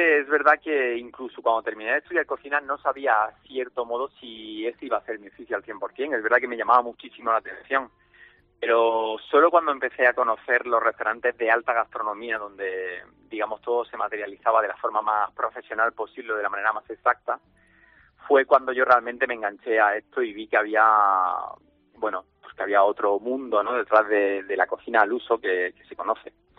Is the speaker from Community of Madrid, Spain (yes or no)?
no; Linares, Andalusia, Spain; han sido tapas en mi tierra, en Linares